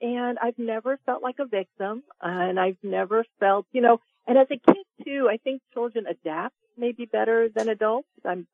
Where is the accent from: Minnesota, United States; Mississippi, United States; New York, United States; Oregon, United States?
New York, United States; New York City; born there; now in California, United States; Basically, in the 70s, I left New York City. I was born in the Bronx, and I left New York City and moved to California, the land of opportunity.